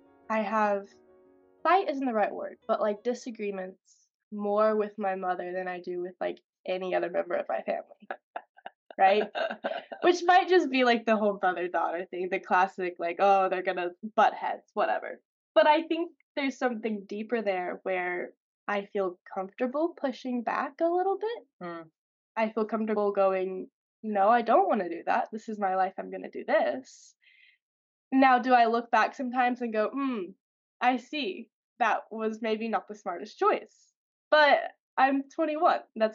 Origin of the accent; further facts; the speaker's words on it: Arkansas, United States; We're both from Arkansas, right?